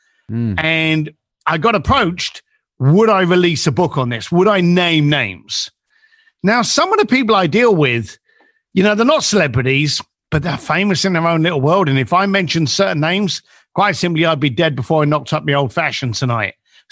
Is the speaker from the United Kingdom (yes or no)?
yes; London, United Kingdom; I grew up in East London as a construction worker with my father's construction firm